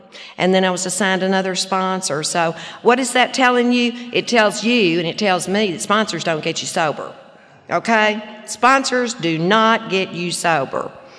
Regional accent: Little Rock, Arkansas, United States; I was born and raised in Little Rock, and I came from an average middle-class family.

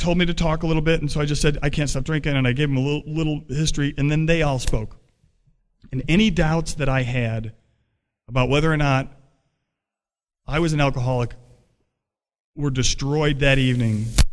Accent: Stone Mountain, Georgia, United States; Because I grew up in Stone Mountain, and I was still going to meetings in Tucker, which is right next door to Stone Mountain

